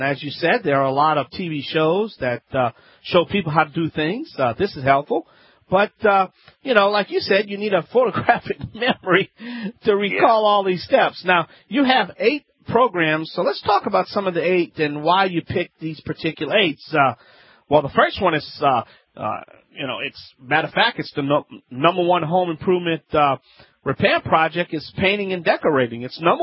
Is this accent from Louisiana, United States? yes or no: yes; Louisiana, United States; That's right, I'm … from the Bayou land.